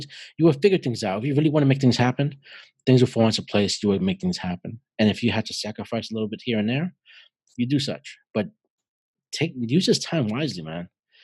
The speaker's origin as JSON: {"language": "English", "region": "New York", "country": "United States", "lives_now": "Atlanta, United States", "said": "I'm in Atlanta. I'm from New York."}